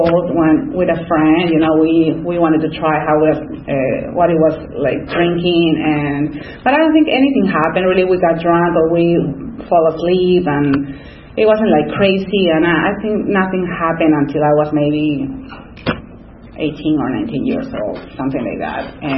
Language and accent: English; Lima, Peru; first language Spanish; English is a second language; I have an accent, as you can say. I was born and raised in Lima, Peru, so I speak Spanish, too